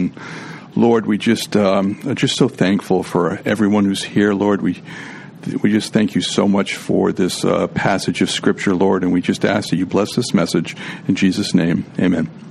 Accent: Pawtucket, Rhode Island, United States; I'm from Pawtucket. Please don't boo.

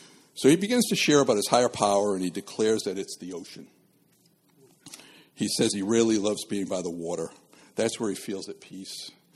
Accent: Pawtucket, Rhode Island, United States; Now, I grew up Roman Catholic in Pawtucket.

